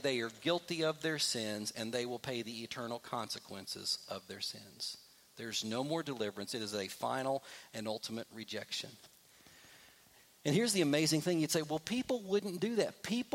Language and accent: English; Kentucky, United States; I grew up in Kentucky, a tobacco state.